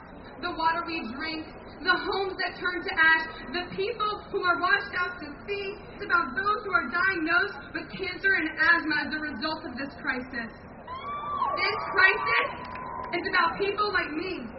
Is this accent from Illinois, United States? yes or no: no; Indiana, United States; Hear me scream that my home state of Indiana is ranked 46 for air quality.